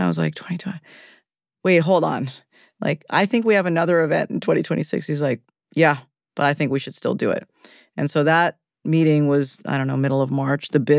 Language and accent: English; Canada; And I'm Canadian, so I feel very comfortable saying that.